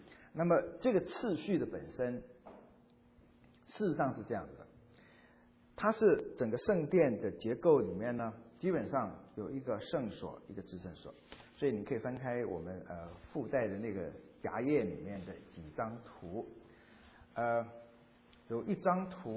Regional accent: Quanzhou, Fujian, China; 那种阿拉伯的香料运到福建泉州，当时泉州大概在明朝以前是全世界第一大港，这就是我的家乡

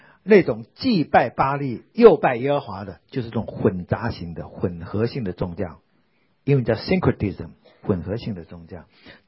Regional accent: Taiwan; 我从台湾来的时候

